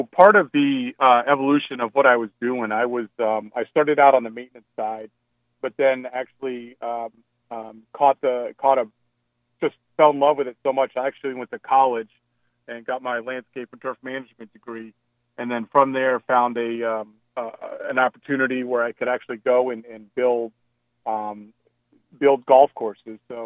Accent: Connecticut, United States; also born or lived in Virginia; So I grew up in Connecticut, high school in Connecticut, and the first golf courses were on the shoreline of Connecticut, and then moved down to the D.C. market in college, went to Virginia Tech

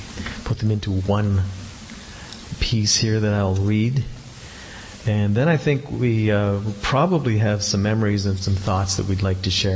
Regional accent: Saskatchewan, Canada; And the reverse is true in Saskatchewan. Because of this, my hometown had its Remembrance Day ceremonies on the Sunday closest to the actual day.

